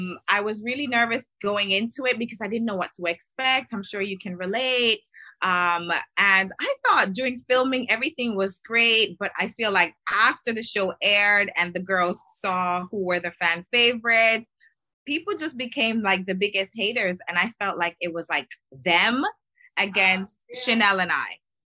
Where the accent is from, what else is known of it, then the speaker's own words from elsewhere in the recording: Miami, Florida, United States; So we met in Miami. I'm originally from Miami.